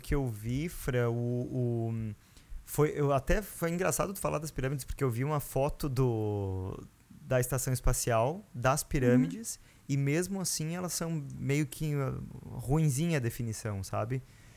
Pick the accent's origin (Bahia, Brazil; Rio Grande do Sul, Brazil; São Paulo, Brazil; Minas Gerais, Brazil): Rio Grande do Sul, Brazil; Lajeado Grande; o Lajado Grande, que é de onde eu sou, né? Uma vilinha de 200